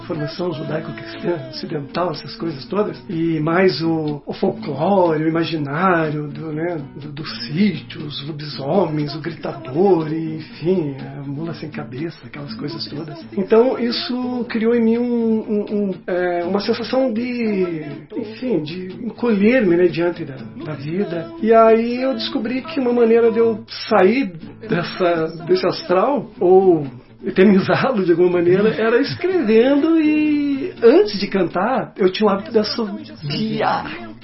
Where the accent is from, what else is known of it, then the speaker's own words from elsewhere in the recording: Cerne, Paraná, Brazil; born there; Cerne é um sítio, na verdade, a 38 quilômetros do centro de Curitiba. Era um distrito, um distrito de Campo Largo.